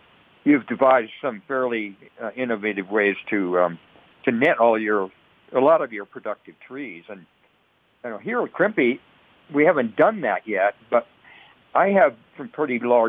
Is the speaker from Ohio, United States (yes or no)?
no; Nebraska, United States; I grew up in Nebraska and hunted squirrels when I was a kid.